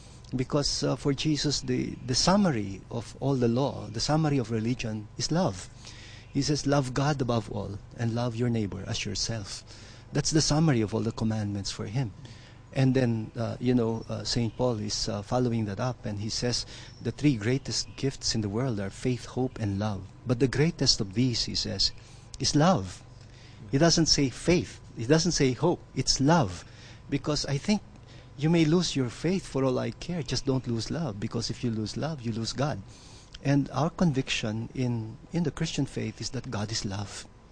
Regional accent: Philippines; English is a second language; I come from the Philippines. I am a bishop, a Catholic bishop.

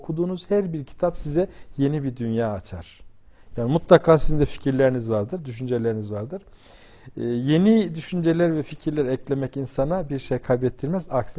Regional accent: Amasya, Turkey; born there; Efendim ben Amasya doğumluyum. Biz köyde okuduk.

